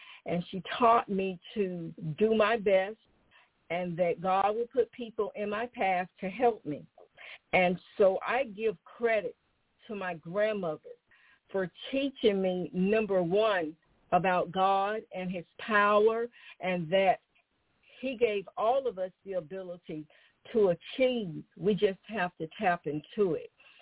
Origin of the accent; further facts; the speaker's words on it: Hartford, North Carolina, United States; I was born and raised in Hartford, North Carolina